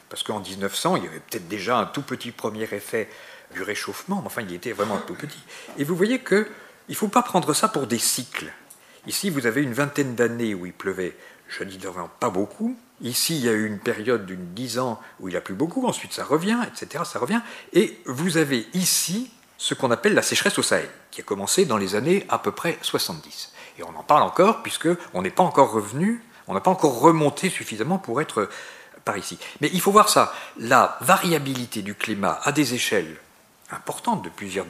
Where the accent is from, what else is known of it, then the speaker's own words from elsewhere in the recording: Marseille, Provence-Alpes-Côte d'Azur, France; born there; Moi, je suis né à Marseille, aux côtés de Marseille, dans une ferme. L'été, il n'y avait pas d'eau.